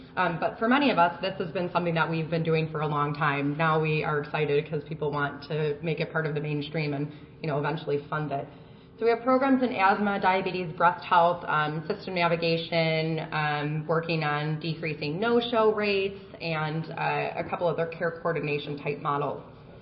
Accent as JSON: {"language": "English", "town": "Chicago", "region": "Illinois", "country": "United States", "said": "I'm from Chicago, and it's a wonderful place, despite what you might hear on the news."}